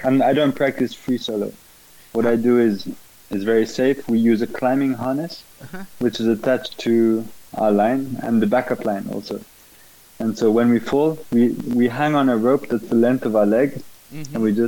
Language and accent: English; Bristol, South West England, United Kingdom; now in France; I'm from Bristol and I'm living in France.